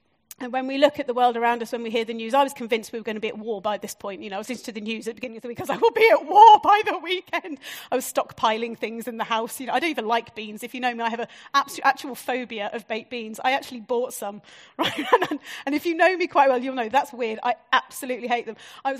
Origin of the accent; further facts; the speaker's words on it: Harrogate, Yorkshire and the Humber, United Kingdom; And we come from Harrogate where we hide it all behind tulips and crocuses. It's very lovely.